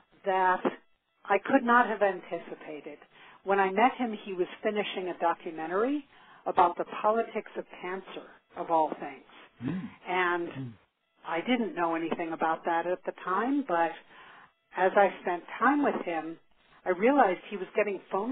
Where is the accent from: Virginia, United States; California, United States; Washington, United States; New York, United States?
New York, United States; New York City; I grew up in New York City, the daughter of two artists, and learned very early in my childhood that nature was my source of solace.